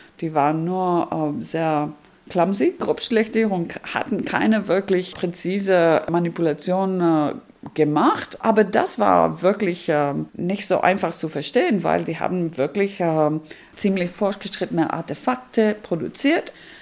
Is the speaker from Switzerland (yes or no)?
no; Greece; Da ich in Griechenland umgeben von antiken Ruinen aufgewachsen bin, war das vielleicht natürlich.